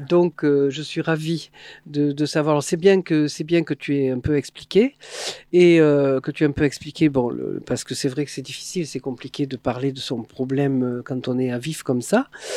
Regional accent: Montpellier, Occitanie, France; je suis native de Montpellier, je suis partie mais revenue.

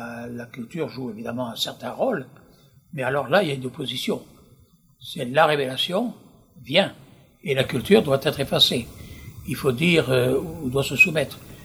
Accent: Morocco; now in France; j'avais passé mon enfance au Maroc, dans un autre monde, avec une autre culture

